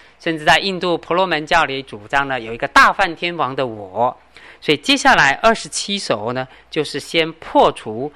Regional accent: China; 有时候我们中国人讲叫中庸之道

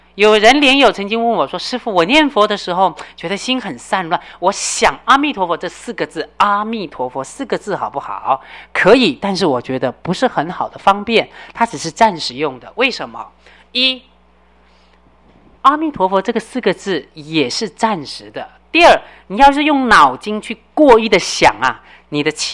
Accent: China; 我们中国人比较喜欢读经，因为中国人喜欢讲详细啊

